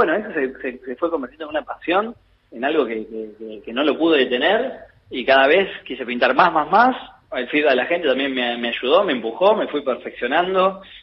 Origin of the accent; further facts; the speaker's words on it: Caseros, Buenos Aires Province, Argentina; now in Buenos Aires, Argentina; Yo soy oriundo de Caseros.